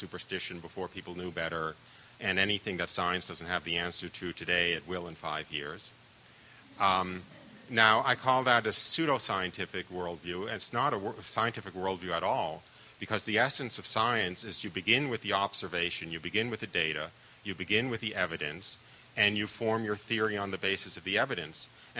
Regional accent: New York, United States; I was born and raised outside of New York City. Both my parents were German-Jewish Holocaust refugees.

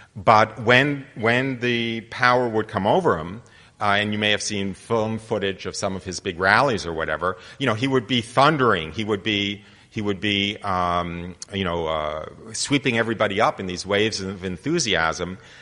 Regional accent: United States; I know I'm an American.

